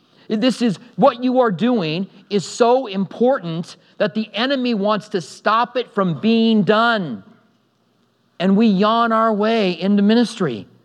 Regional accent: Albuquerque, New Mexico, United States; now in Tucson, United States; I mean, I grew up 400 miles from here. I grew up in Albuquerque. I'd never been here.

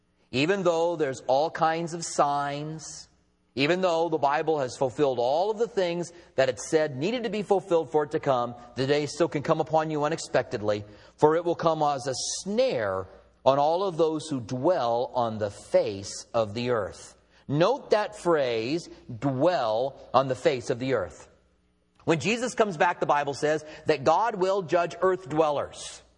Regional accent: United States

